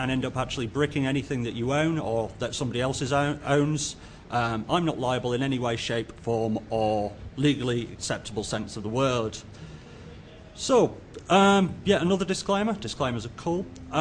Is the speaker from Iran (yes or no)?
no; England, United Kingdom; able to understand me because I'm English, so if you can't, just throw things and I'll attempt to adapt my accent.